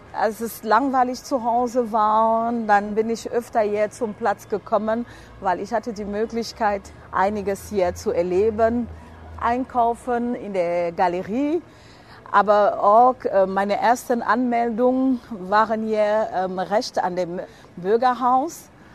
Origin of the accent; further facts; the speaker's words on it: Cameroon; now in Cologne, Germany; Es waren Leute, die auch aus meinem Heimatland kamen, nämlich aus Kamerun.